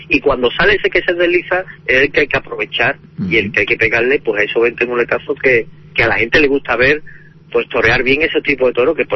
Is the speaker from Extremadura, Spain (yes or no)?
no; Salteras, Andalusia, Spain; yo sí puedo decir que soy profeta en mi tierra. Yo me siento muy querido aquí en Salteras. Por eso, bueno, vivo aquí, tengo mi familia aquí, mis amigos, sigo teniendo mis amigos. Y aquí en Salteras soy uno más